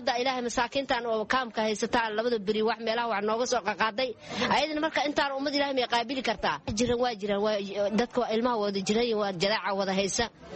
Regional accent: Jannaale, Lower Shabelle, Somalia; Waxaan ka imaaday janaale, janaalaan ka imaaday

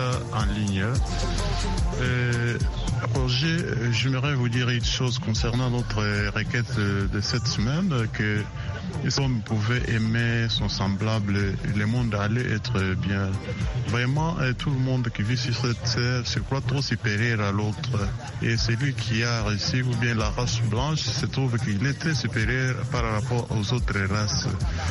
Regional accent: Kinshasa, DR Congo; trop de terroristes, trop de couronnes ici chez nous à Kinshasa.

